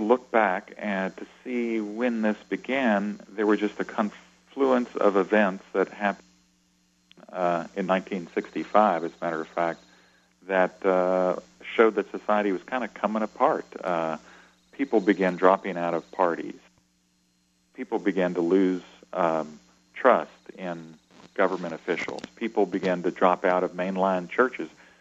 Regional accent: Kentucky, United States; When I grew up in Kentucky, everyone read the Louisville newspaper from one end of the state to another.

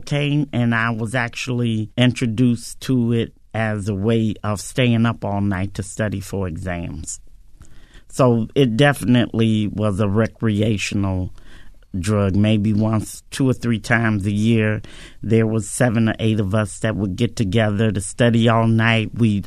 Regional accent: Chicago, Illinois, United States; Growing up in Chicago, of course, I know racism exists.

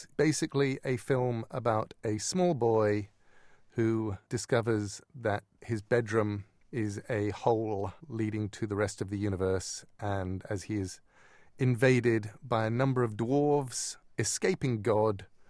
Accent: England, United Kingdom; Being English, I always loved the 3 minutes of Muppet Show that we got that you never got, because an English television hour was 2.5, 3 minutes longer.

